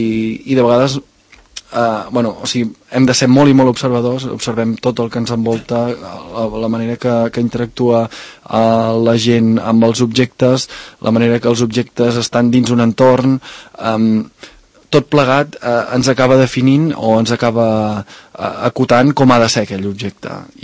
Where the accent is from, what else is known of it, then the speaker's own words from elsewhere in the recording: Banyoles, Catalonia, Spain; moved away as an adult; jo, diguem-ne, vaig néixer a Banyoles, em vaig criar a Banyoles i després... a nivell professional em vaig haver de marxar, no?